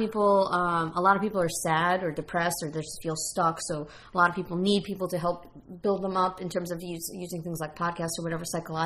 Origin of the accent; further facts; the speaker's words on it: New York, United States; born there; I was born in New York.